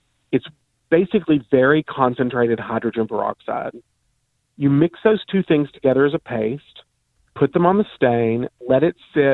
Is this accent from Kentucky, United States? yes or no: yes; Kentucky, United States; And I grew up in Kentucky, and the idea of wearing National Velvet so that my clothes feel softer is just disgusting to me.